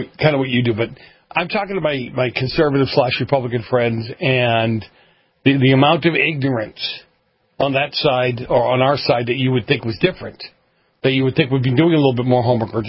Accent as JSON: {"language": "English", "town": "Boston", "region": "Massachusetts", "country": "United States", "tie": "born or raised there", "said": "You know, when I first got here to California, I was a Democrat. I grew up in Boston. What else would you be?"}